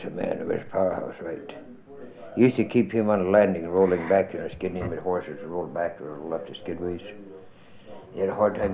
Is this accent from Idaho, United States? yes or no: yes; Vollmer, Idaho, United States; born there; No, I was born in Vollmer, Idaho. It was still Volmer when I was born.